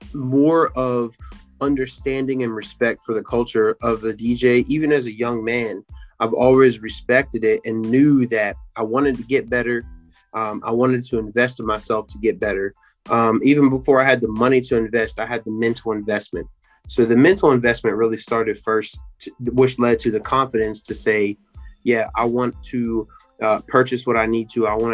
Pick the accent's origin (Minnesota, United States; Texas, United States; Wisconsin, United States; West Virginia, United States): West Virginia, United States; I grew up in the Eastern Panhandle of West Virginia, really about an hour and a half, 2 hours from the DC, Baltimore, that DMV area.